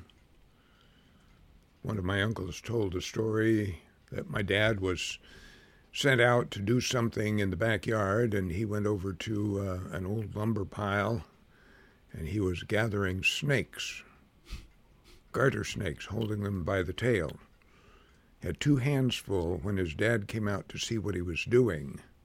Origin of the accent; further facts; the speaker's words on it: Vancouver, Washington, United States; I was born in Vancouver, Washington.